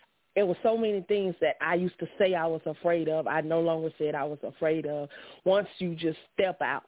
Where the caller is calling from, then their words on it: Union City, Georgia, United States; I'm calling from Union City, Georgia tonight.